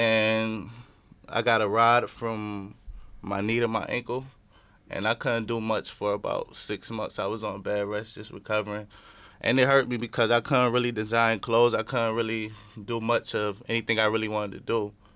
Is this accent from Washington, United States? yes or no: no; Rochester, New York, United States; Eastside Rochester, New York.